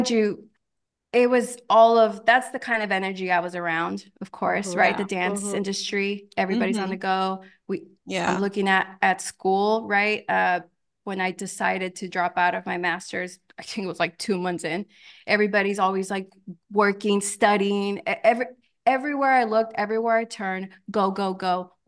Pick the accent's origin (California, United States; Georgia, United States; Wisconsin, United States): California, United States; Mind you, I'm born and raised in California my whole life, right?